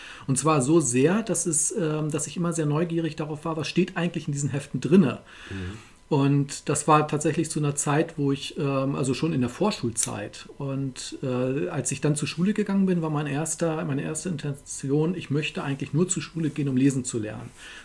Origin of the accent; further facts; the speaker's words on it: Uelzen, Lower Saxony, Germany; Ja, also ich wurde vor jetzt genau oder also ziemlich genau 40 Jahren geboren in Uelzen, also in der Lüneburger Heide. Da komme ich ursprünglich her.